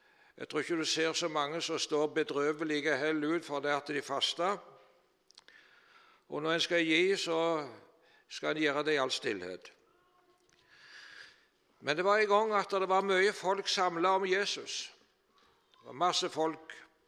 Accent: Varhaug, Rogaland, Norway; Jeg husker når jeg var gutt hjemme på Varhaug

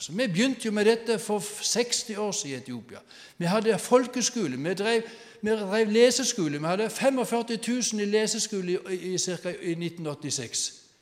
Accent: Southern Norway, Norway; vi var ferdig med høsten og hjemme på Sørlandet.

